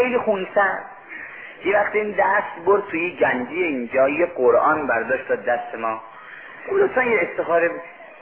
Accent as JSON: {"language": "Persian", "town": "Mashhad", "region": "Razavi Khorasan", "country": "Iran", "said": "گفتم من اصلا مال مشهده. گفت اینجا زواری؟ گفتم نه مجاورم، اومدم درس بخونم چند روزی."}